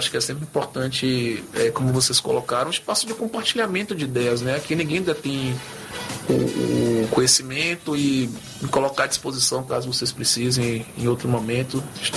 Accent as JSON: {"language": "Portuguese", "country": "Brazil", "said": "com certeza a gente precisa resgatar as nossas raízes enquanto brasileiros e valorizar essas raízes"}